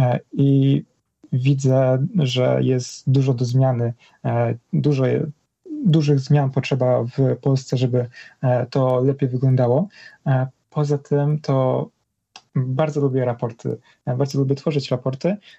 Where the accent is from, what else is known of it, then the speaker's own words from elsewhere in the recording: Sobótka, Lower Silesian Voivodeship, Poland; now in Zielona Góra, Poland; Ja jestem z Podwrocławia, z Sobótki. I tam we Wrocławiu studiowałem też 2 lata, lecz przeniosłem się właśnie na lekarski na Zieloną Górę.